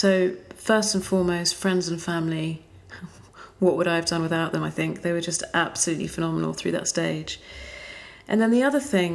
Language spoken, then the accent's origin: English; France; also born or lived in United States; So I spent most of my childhood and my youth in France, 3 years of which were in the US, but the majority of time in France